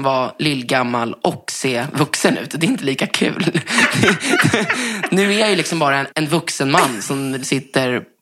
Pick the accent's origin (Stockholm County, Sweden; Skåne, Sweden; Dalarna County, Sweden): Stockholm County, Sweden; Danderyd; born there; Jag föddes på Danderyds sjukhus 14 september med min mor och min gudmor Susanne.